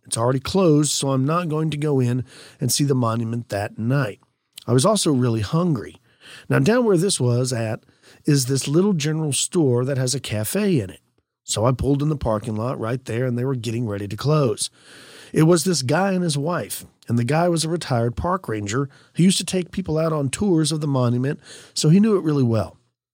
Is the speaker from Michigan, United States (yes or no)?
no; Ohio, United States; now in Monterey, United States; I'm from Ohio, and I've lived in Monterey, California now for the last 40 years.